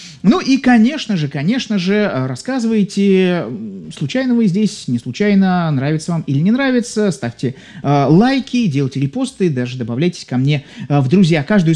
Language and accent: Russian; Saint Petersburg, Russia; вас как? Я из Санкт-Петербурга